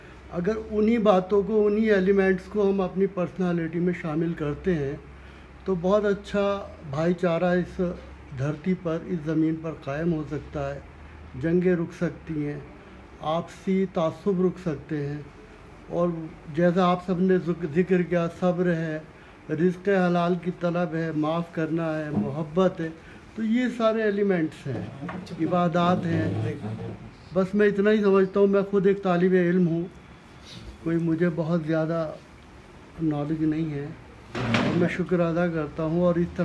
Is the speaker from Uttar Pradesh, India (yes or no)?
yes; Umri Kalan, Uttar Pradesh, India; اور میں بابا فرید شکرین صاحب کی بسائی ہوئی بستی عمری کلاں ضلع مراد آباد سے تعلق رکھتا ہوں. اور جہاں میں پیدا ہوا وہاں تو ایسا ماحول ہے کہ ایک طرف صوفزم والے ہیں, ایک طرف دیوبند والے ہیں